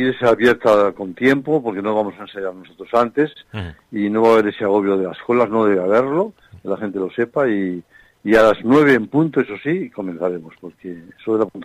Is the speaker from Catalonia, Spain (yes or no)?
no; Escalante, Cantabria, Spain; also born or lived in Laredo; Yo también soy de Escalante y soy de Laredo, pues soy hijo adoptivo.